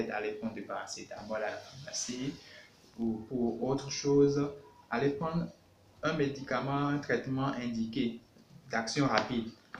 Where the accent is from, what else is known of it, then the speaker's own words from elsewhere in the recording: Benin; je suis béninoise de nationalité, précisément Côte-à-Fond.